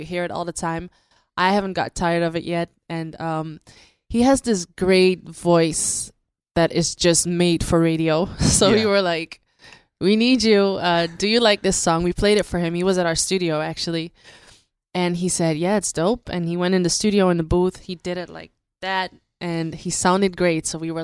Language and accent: English; Amsterdam, North Holland, Netherlands; English is a second language; moved away as an adult; now in United States; Well, as you know, I came all the way from Amsterdam